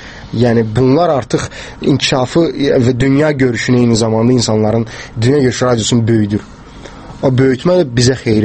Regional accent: Buduq, Quba District, Azerbaijan; Qubadanam, Qubanın Buduq kəndindən.

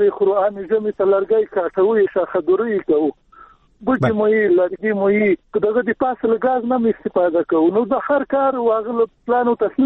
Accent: Paktia, Afghanistan; موږ د پکتیا خو یو غرنی ولایت ته،

